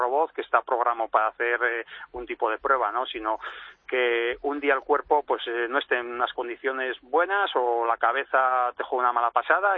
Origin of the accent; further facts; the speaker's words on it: Navarre, Spain; como buen navarro y cabezotas que somos